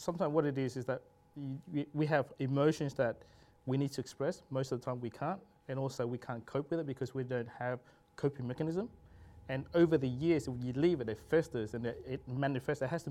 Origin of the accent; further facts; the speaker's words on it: Australia; also born or lived in Vietnam; I was born in Vietnam. So at the age of 4, my parents decided to pick up and traverse the Great Open Ocean to Malaysia and then eventually to Australia. So first transition at 4. And then, you know, landed in Australia in 1989.